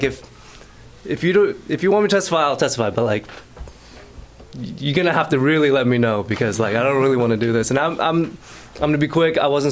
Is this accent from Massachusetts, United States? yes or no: no; North Carolina, United States; I grew up in North Carolina, and the culture in North Carolina where I grew up was everybody goes to church.